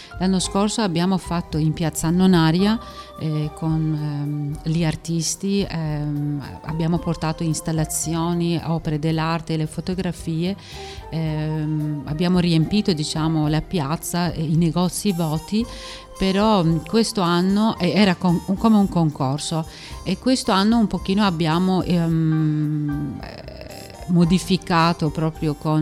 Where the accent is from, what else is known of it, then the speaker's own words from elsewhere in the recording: Iran; allora io vengo dall'Iran